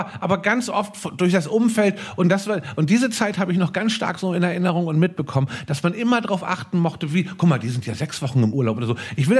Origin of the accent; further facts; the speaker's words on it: Hamburg, Germany; ich bin in Eimsbüttel in Hamburg zur Schule gegangen und ich bin da auch aufgewachsen in der Osterstraße